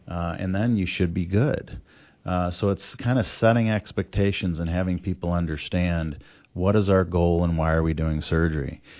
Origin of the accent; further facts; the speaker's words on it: Quincy, Illinois, United States; I'm from Quincy. I want to treat people from the tri-state area.